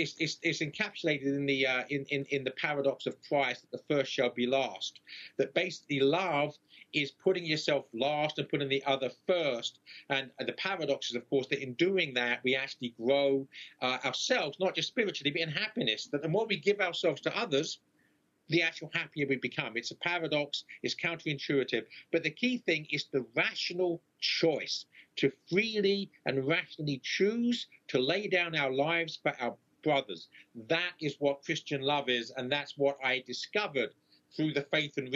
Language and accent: English; London, United Kingdom; accent: London; moved away as an adult; now in United States; I grew up in the East End of London in England. So the accent you see is a London accent, somewhat mutilated by 20 years in the United States.